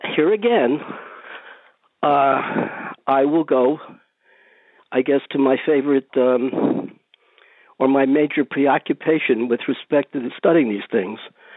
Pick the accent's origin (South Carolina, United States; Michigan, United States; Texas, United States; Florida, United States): Florida, United States; Miami Beach; moved away as an adult; I came from Miami Beach, Florida. I escaped to Columbia University.